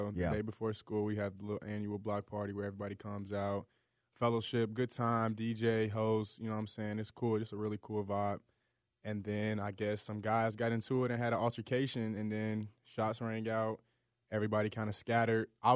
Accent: Chicago, Illinois, United States; Chicago, Illinois, South Side.

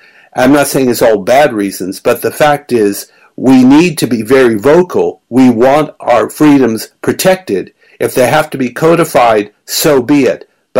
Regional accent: Melbourne, Victoria, Australia; Yes, I'm there, and hello to Soren, and hello to Melbourne, my hometown.

